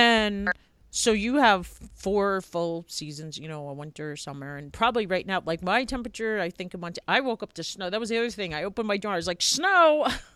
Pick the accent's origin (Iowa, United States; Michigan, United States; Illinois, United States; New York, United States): New York, United States; Long Island; Like I grew up on Long Island, so I know, but maybe someone in Texas or New Zealand or something doesn't know.